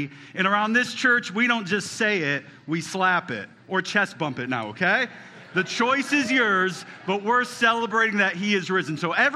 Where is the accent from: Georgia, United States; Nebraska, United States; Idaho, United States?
Idaho, United States; Growing up in Idaho, this was the preschool days, the pre-K days.